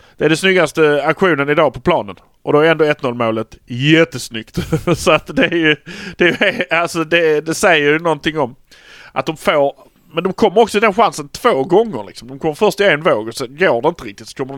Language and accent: Swedish; Malmö, Skåne, Sweden; För vi är från Malmö.